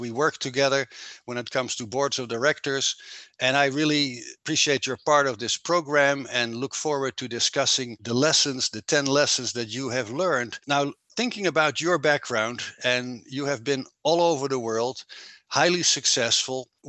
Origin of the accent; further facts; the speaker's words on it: Netherlands; now in Arizona, United States; I'm your host. I'm originally from the Netherlands, currently living in the state of Arizona in the United States.